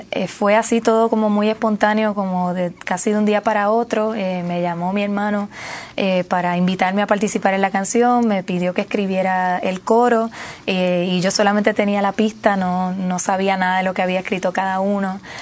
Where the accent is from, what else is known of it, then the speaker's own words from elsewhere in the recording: Puerto Rico; Yo creo que al final todos somos puertorriqueños y puertorriqueñas que buscamos sentirnos bien en nuestro país.